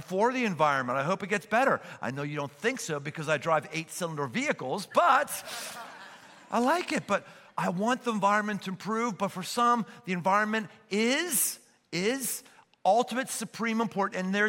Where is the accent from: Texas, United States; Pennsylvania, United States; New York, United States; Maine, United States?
Pennsylvania, United States; Pittsburgh; moved away as an adult; now in Cincinnati, United States; I've said before that I came from Pittsburgh to help start Crossroads here in Cincinnati.